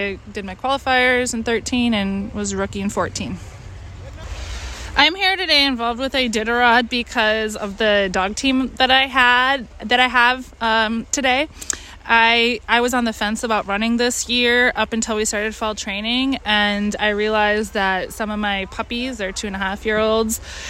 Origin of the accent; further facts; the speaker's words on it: Wisconsin, United States; I grew up in Wisconsin, and my parents were mushers.